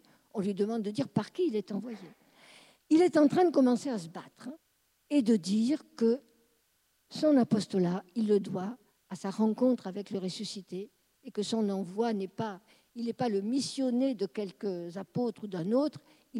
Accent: South, France; On est juif. Moi, je ne distingue pas les N-A-I-T et les N-E parce que je suis du Midi et que je ferme tout

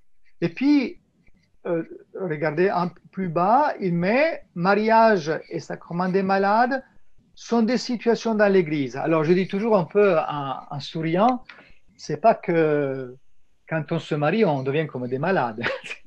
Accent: Italy; Je suis italien, donc je suis un peu chauvin

